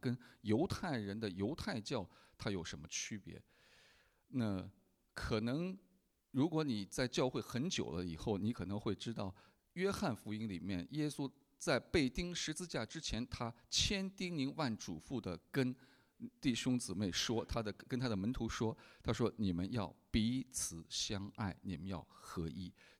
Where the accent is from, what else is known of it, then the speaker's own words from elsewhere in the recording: China; 我们在国内长大的人都知道